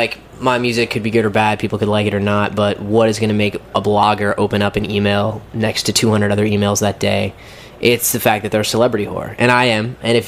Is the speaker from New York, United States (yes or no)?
no; Boston, Massachusetts, United States; I was born and raised in Boston, and I grew up DJing, playing a bunch of different instruments